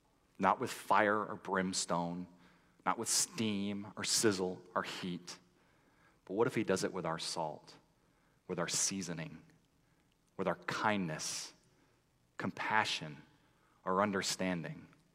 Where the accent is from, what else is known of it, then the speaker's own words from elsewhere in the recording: Michigan, United States; You know, I'm from Michigan, so please don't hold that against me.